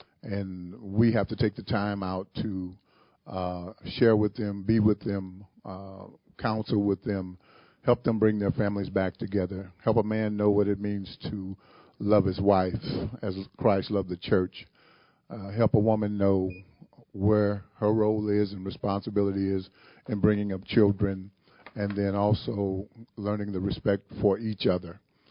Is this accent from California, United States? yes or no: no; Peoria, Illinois, United States; Born and raised in Peoria all my life